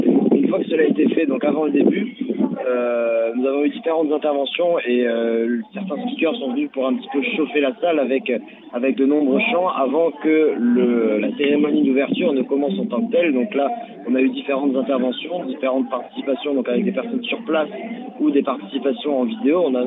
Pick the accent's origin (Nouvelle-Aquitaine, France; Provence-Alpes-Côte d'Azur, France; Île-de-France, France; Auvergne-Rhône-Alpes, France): Nouvelle-Aquitaine, France; Bayonne; je suis originaire de Bayonne, je ne fais plus mes études dans le Pays-Bas actuellement, mais je suis originaire et toujours attaché au Pays-Bas.